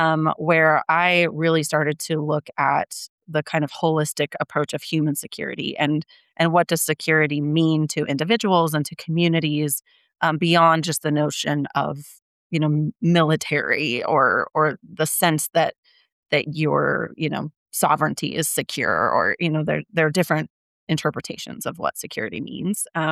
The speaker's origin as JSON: {"language": "English", "region": "Wyoming", "country": "United States", "said": "but I'm from Wyoming. I'm actually calling in from Wyoming right now, and I work full-time remotely from here. And I never thought that I would be back in Wyoming"}